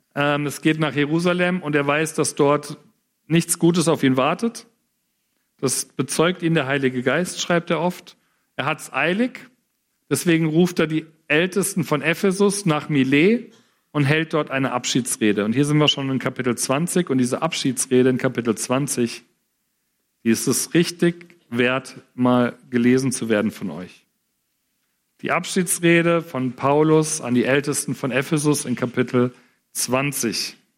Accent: Frankfurt, Hesse, Germany; Bahnhofsviertel in Frankfurt, ich komme aus Frankfurt

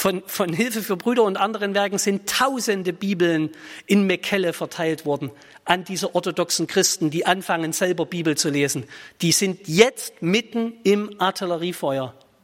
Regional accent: East Germany, Germany; ich komme aus Ostdeutschland, das hört man ein bisschen raus

